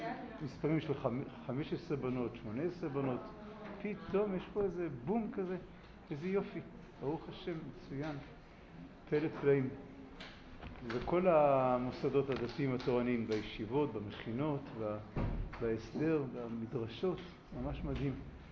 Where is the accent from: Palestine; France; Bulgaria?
Palestine; Kiryat Arba, West Bank; כי אני בן קריית ארבע.